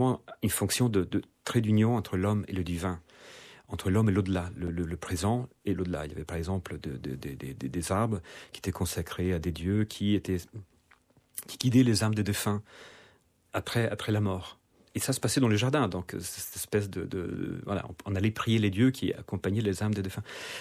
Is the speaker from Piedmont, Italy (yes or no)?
no; Rome, Lazio, Italy; born there; French is a second language; Je suis né à Rome, j'ai vécu 30 ans à Rome.